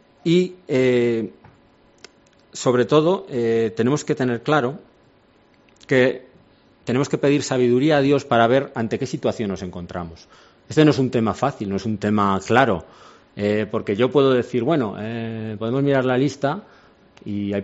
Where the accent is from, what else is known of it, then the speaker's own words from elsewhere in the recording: Aragon, Spain; Yo soy de Aragón, que es una región que está al lado de Cataluña, entonces somos primos cercanos